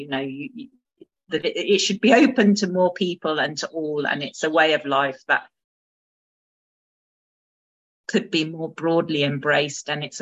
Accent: United Kingdom; as a British woman, I cannot imagine a professional doctor announcing that they were going to say a prayer over me.

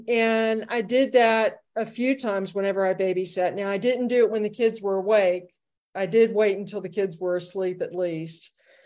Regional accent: Savannah, Georgia, United States; And I was growing up in Savannah, Georgia.

